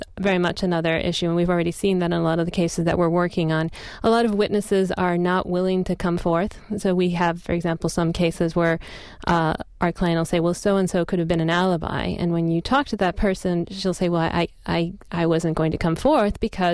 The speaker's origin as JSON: {"language": "English", "country": "Colombia", "tie": "born or raised there", "first_language": "Spanish", "second_language": "English", "moved": "yes", "lives_now": "United States", "said": "I'm a native Spanish speaker. I grew up in Colombia, and when I moved to the States, to know that there were pro bono lawyers was just something I could never imagine."}